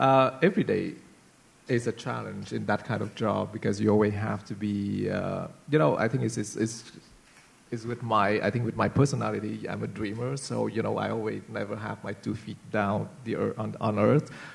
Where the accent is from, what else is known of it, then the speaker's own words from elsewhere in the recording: Canada; They're just looking me as a Canadian designer, and that's it.